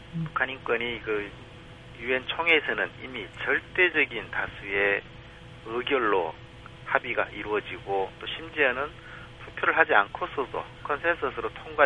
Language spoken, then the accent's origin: Korean; South Korea; 저도 한국 사람이고 한국에 살고 있지만